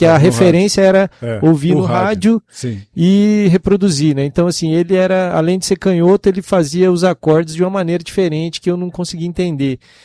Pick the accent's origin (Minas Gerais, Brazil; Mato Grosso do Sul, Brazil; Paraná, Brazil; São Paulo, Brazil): Mato Grosso do Sul, Brazil; Ribas do Rio Pardo; E aí, lá em Ribas do Rio Pardo, foi a cidade onde eu cresci.